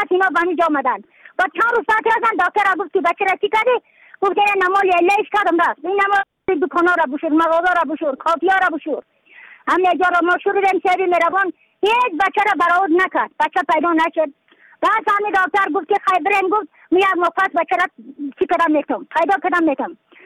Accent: Badakhshan, Afghanistan

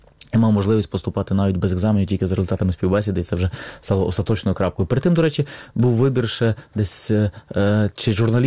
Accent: Lviv, Lviv Oblast, Ukraine; Я зростав у Львові, очевидно, що це все відбувалося у мене на очах

